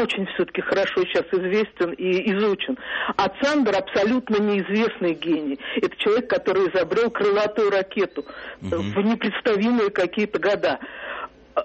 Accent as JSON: {"language": "Russian", "region": "Moscow", "country": "Russia", "said": "я из Москвы."}